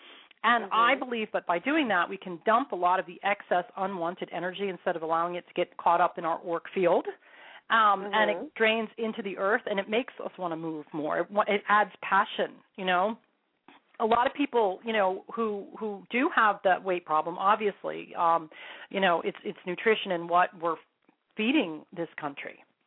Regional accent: Bucks County, Pennsylvania, United States; you know what we did growing up in Bucks County.

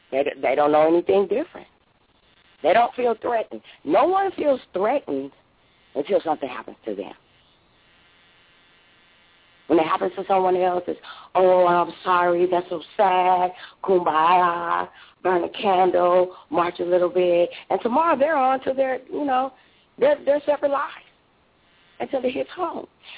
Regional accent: Compton, California, United States; I was born and raised in Compton, and I never saw an interracial couple until my father moved out to, I guess you guys would call it the country, but he moved out to Riverside.

